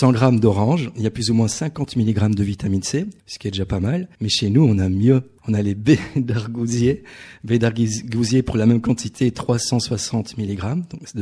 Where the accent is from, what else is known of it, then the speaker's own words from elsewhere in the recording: Rendeux, Wallonia, Belgium; tous les Belges sont venus à Rendeux, je viens de Rendeux, enregistrer les instruments